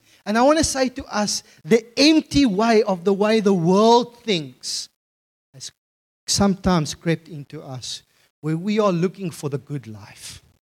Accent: Bloemfontein, Free State, South Africa; I come from Bloemfontein, so I can diss it, okay?

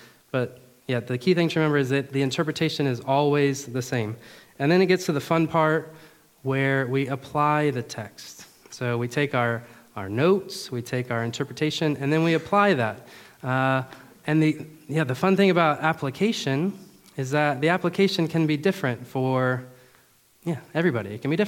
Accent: Florida, United States; now in Germany; we're from America, we're from Florida. So Florida's a little bit different than Germany, but days like this are real nice, right? But yeah, we've been in a lot of places.

